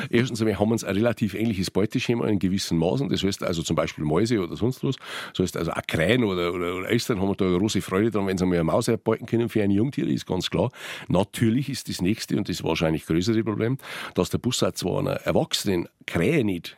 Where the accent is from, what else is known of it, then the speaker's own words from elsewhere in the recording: Bavaria, Germany; Aber ansonsten ist es natürlich mein Heimat. Das heißt, also ich bin da drüben aufgewachsen.